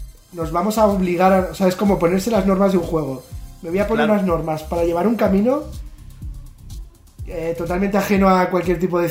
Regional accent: Pamplona, Navarre, Spain; born there; moved away as an adult; now in Valencia, Spain; yo nací en Pamplona, pero a los 18 me fui a Valencia. Ah. Y ya llevo más años en Valencia que en Pamplona.

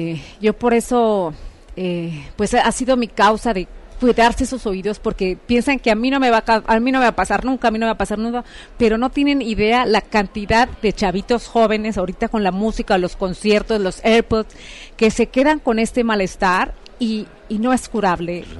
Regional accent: Mexico; now in Guatemala; como buena mexicana iniciando sus vacaciones

